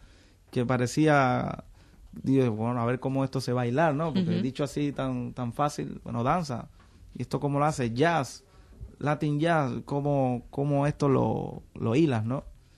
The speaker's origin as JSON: {"language": "Spanish", "country": "Cuba", "said": "Lo que hemos recibido todos los, en mi caso como cubano, ¿no?"}